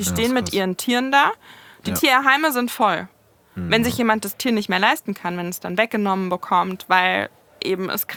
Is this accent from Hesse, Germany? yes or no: yes; Frankfurt, Hesse, Germany